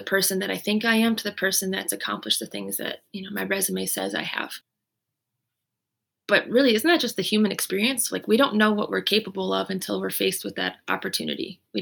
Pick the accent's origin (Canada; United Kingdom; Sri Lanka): Canada; also born or lived in United States; You could say partly maybe I'm Canadian and I'm American, so maybe that mixture also made me more resilient.